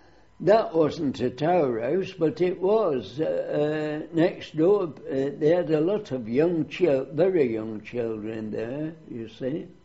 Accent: Tottington, North West England, United Kingdom; born there; I was born in Tottington, a village just outside Bury. I was born there at number 25 Bury Road in 1896.

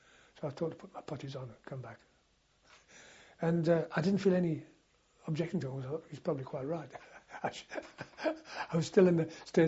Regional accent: Southampton, South East England, United Kingdom; Because we came from Southampton.

